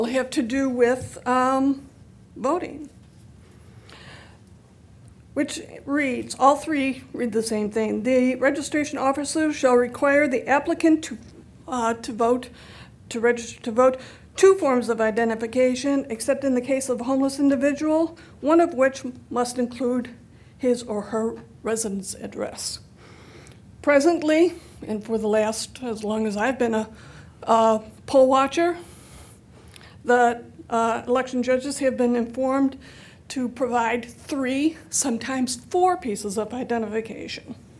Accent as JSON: {"language": "English", "town": "Oswego", "country": "United States", "said": "from Oswego."}